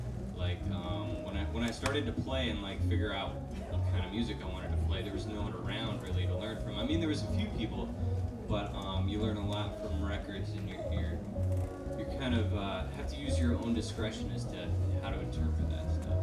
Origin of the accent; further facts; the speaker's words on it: Missoula, Montana, United States; I'm from Missoula, so I don't really know.